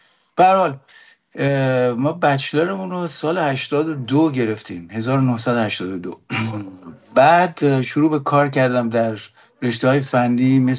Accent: Abadan, Khuzestan, Iran; born there; من متولد آبادان هستم و اون موقع آبادان خب یکی از مثلا شهرهای صنعتی ایران بود

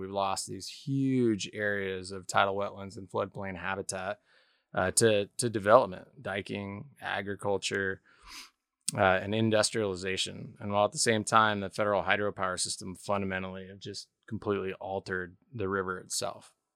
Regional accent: Seaside, Oregon, United States; also born or lived in Astoria; I grew up at the coast. I was actually born in Astoria. I grew up in Seaside. Went off to spend my college years in the Valley, and I came right back home.

